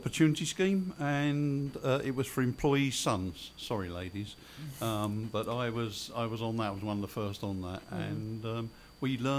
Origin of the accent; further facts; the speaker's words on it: Manor Park, London, United Kingdom; I grew up in the East End of London. Yep. Born in Forest Gate, lived in Manor Park.